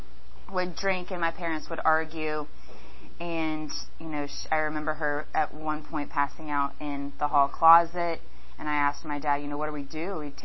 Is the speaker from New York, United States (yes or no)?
no; Tulsa, Oklahoma, United States; born there; moved away; I was born in Tulsa, Oklahoma. I'm the oldest of three. I have a younger brother and a younger sister. We moved here in 1997. My dad's job transferred us out here. I have some memories in Oklahoma.